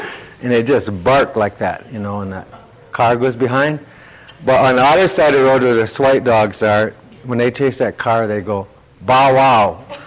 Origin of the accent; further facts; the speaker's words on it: United States; I'm from the Mohican Nation.